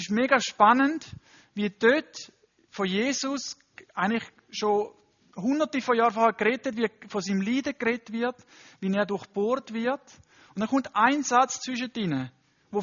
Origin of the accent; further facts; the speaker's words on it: Panama; now in Switzerland; so ein bisschen meine Heimat zeigen. Und auch, übrigens, Panama ist nicht klein.